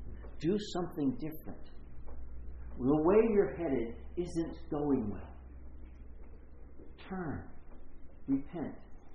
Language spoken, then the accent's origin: English; North Carolina, United States; Maybe it's just because I'm from North Carolina.